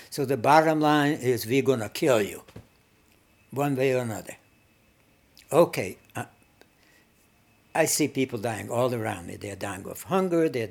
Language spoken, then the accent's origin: English; Berehove, Zakarpattia Oblast, Ukraine; He looks at the sheet of the new arrivals of Jews from eastern part of Hungary, my hometown of Beregszász.